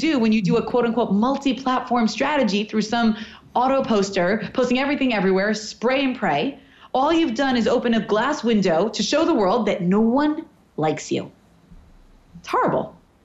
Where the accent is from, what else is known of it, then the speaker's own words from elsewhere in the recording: New York, United States; That's exactly what I envision. I'm from New York.